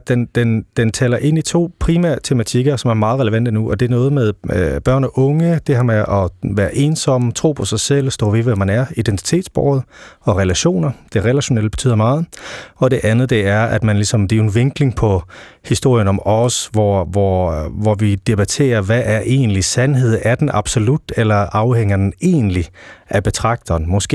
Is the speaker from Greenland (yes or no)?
no; Sweden; now in Denmark; Jamen, jeg har jo spillet meget klaver som ung og opvokset i Sverige. Der er den lille tone her. Men da vi flyttede til Danmark